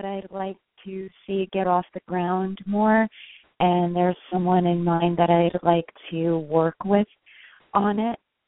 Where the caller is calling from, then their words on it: New York, United States; New York.